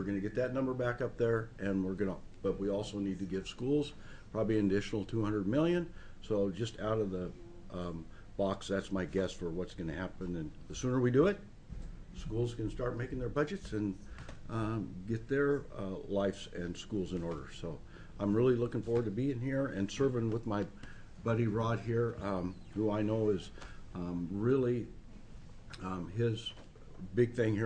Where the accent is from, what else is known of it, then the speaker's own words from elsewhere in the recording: Hood River, Oregon, United States; I'm from Hood River, born and raised there. My family has a pear orchard up there.